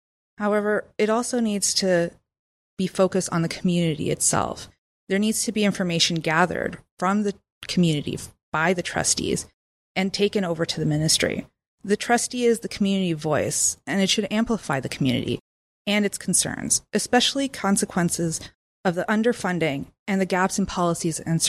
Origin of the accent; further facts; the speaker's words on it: Hamilton, Ontario, Canada; I am born and raised Hamiltonian. I grew up on Emerald Street North downtown.